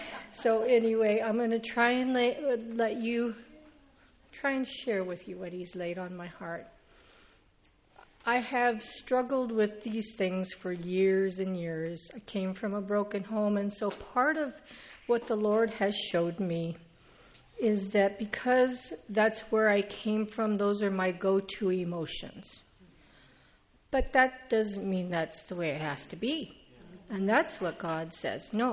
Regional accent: Colorado, United States; also born or lived in Texas; now in Oregon, United States; I'm originally from Colorado, then moved to Texas, and now I'm in Oregon.

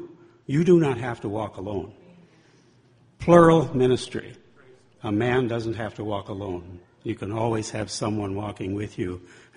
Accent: Minneapolis, Minnesota, United States; I'm from Minneapolis, Minnesota.

